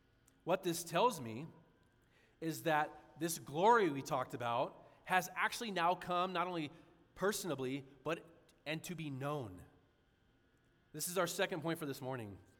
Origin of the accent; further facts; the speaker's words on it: San Diego, California, United States; You know, I grew up in San Diego. My wife and I met there. Did ministry for a while, then we moved to Northern Nevada about almost 11 years ago.